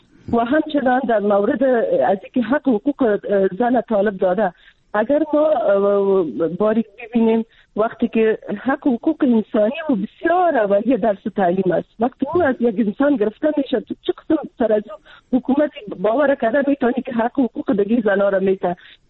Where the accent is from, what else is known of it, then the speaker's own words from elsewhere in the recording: Afghanistan; من خودم از یک منطقه پشتونشین افغانستان هستم.